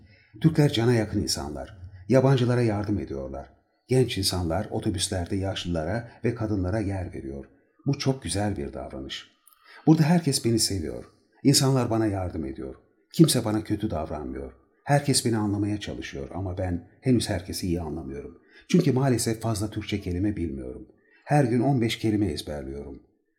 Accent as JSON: {"language": "Turkish", "country": "France", "second_language": "Turkish", "said": "Fransızım. Paris'te oturuyorum. 1990 doğumluyum."}